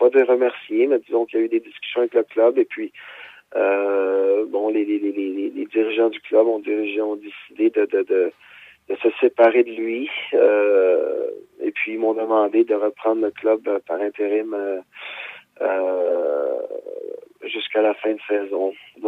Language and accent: French; Canada; En tant que Canadien, on ne peut pas avoir la prétention de contrôler le sport du hockey sur glace.